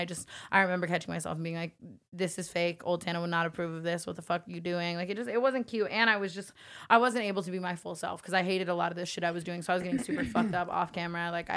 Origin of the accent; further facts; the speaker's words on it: Las Vegas, Nevada, United States; Like, I came from Vegas. I hated my family. I hated my life.